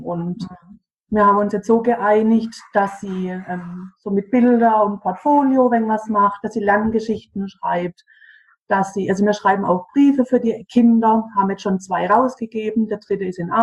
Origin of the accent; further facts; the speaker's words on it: Baden-Württemberg, Germany; Baden-Württemberg